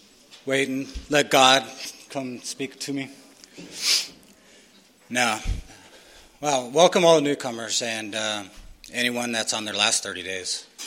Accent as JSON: {"language": "English", "town": "San Diego", "region": "California", "country": "United States", "tie": "born or raised there", "said": "I grew up here in San Diego."}